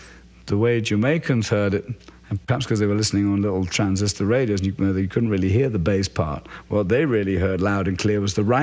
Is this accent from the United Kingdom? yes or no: yes; England, United Kingdom; I grew up in England, and I love reggae, and I love old blue beat and ska and rock steady.